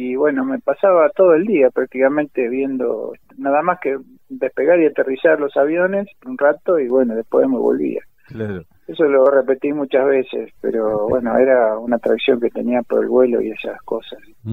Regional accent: Mar del Plata, Buenos Aires Province, Argentina; Yo vivía, bueno, soy oriundo de Mar del Plata, soy marplatense.

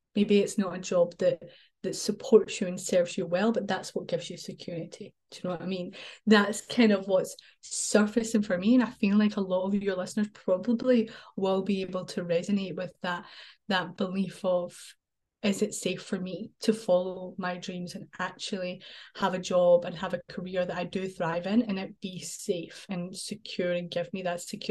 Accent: Scotland, United Kingdom; I am from Scotland.

